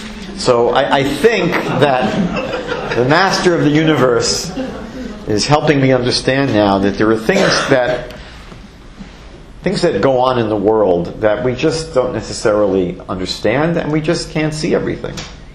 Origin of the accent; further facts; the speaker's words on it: New York, United States; I'm from New York. We have quite a few that are 20 times bigger.